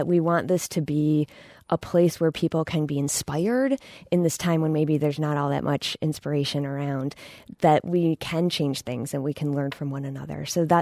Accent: Jamestown, New York, United States; now in Spring Green, United States; So Joshua and I grew up in Jamestown, New York, which is very close to Chautauqua Institution.

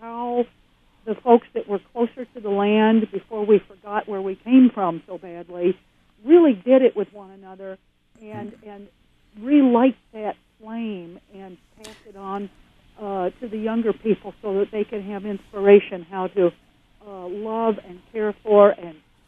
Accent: Illinois, United States; now in Richland County, United States; I'm from Illinois. I hope everyone will forgive me. But I do come from farming people, but from way back. But I've lived here in Richland County for nearly a decade and a half

